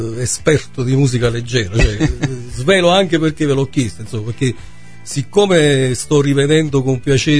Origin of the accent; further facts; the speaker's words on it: Salerno, Campania, Italy; born there; Io sono nato a Salerno, però per origine paterna di Minori, Costiera Amalfitana, ne sono anche molto orgoglioso di questa origine.